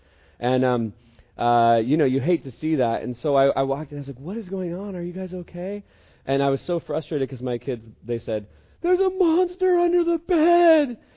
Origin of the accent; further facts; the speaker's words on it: Eugene, Oregon, United States; I'm from Eugene.